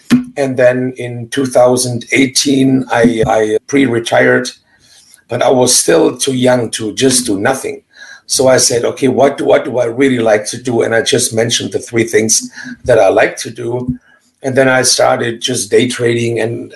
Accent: Germany; So the journey began in a little town in Germany. I'm born and raised in Germany.

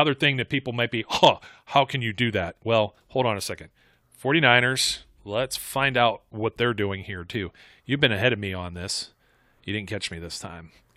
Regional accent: Youngstown, Ohio, United States; go over to my hometown of Youngstown, Ohio, and stay there.

